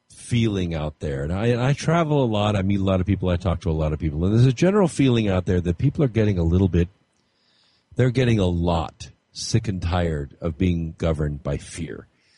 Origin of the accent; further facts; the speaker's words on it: Scotland, United Kingdom; I'm Scottish